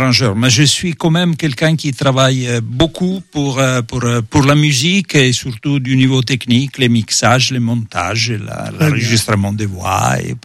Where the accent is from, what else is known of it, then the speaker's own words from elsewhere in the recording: Italy; French is a second language; Je viens d'Italie.